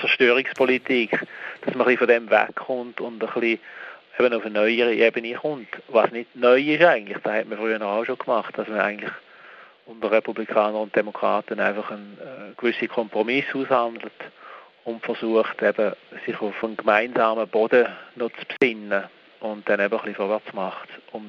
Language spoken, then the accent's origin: German; Switzerland; Und darum habe ich dann allerdings offiziell Neutralität beibehalten, wie man das ja als Schweizer gut kann